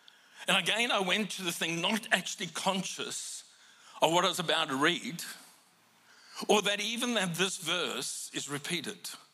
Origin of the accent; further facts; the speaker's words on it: South Africa; If you haven't worked out, I come from South Africa.